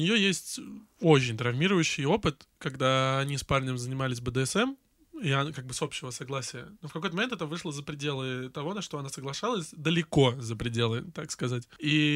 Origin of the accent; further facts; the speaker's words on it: Volzhsky, Volgograd Oblast, Russia; now in Moscow, Russia; Да-да-да, я из города Волжский. Это рядом с Волгоградом.